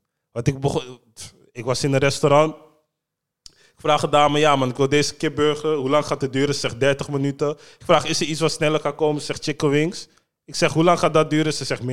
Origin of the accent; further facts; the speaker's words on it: Netherlands; ze kijken naar me als Hollandse man sowieso.